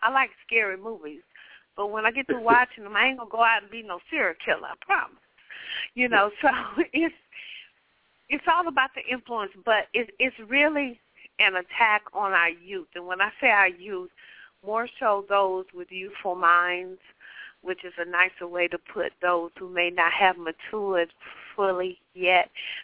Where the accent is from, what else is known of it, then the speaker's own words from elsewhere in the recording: Compton, California, United States; In my hometown, Compton, they blamed every murder, I think, from 1995 to 2005 on gangster rap.